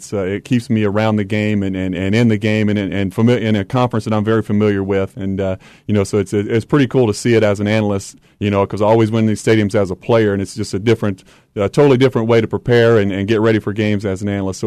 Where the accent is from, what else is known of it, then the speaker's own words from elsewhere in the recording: Kentucky, United States; special to me because I'm a Kentucky guy, grew up in this state. And to get a chance to play for my home state school